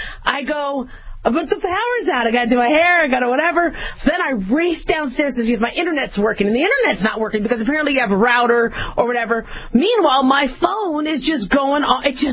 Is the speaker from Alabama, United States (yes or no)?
no; Phoenix, Arizona, United States; I grew up in Phoenix, Arizona. We'd have monsoons. We'd have trees crash onto our house.